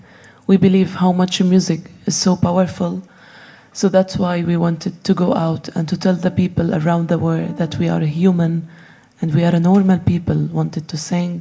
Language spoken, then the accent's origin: English; Gaza, Gaza Strip, Palestine; English is a second language; Palestinian music band, born and raised in Gaza since we were kids together.